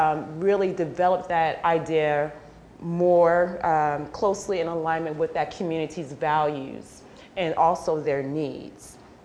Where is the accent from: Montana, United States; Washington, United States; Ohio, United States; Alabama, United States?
Ohio, United States; Columbus; moved away as an adult; now in Syracuse, United States; I'm coming from Columbus, Ohio, so that's where I'm from, and I've been here for a year, so I'm no stranger to snow